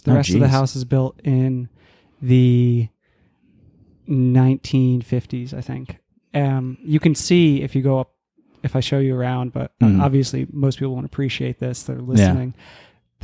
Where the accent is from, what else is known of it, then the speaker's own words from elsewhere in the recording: Lansdale, Pennsylvania, United States; also born or lived in Kuwait; I'm from Pennsylvania. I was born in Lansdale.